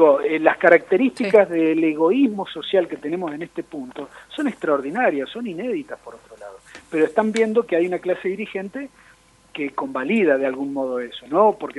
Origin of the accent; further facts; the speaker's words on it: Argentina; todos los porteños son argentinos, pero no todos los argentinos somos porteños